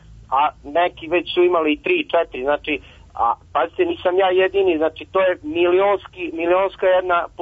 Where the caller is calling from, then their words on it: Kragujevac, Šumadija, Serbia; iz Kragovca.